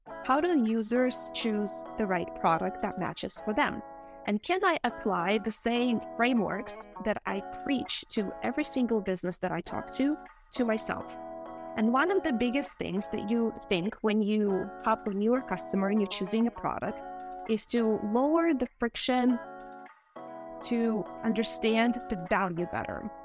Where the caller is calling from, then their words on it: Nashville, Tennessee, United States; I'm dialing in from Nashville, Tennessee.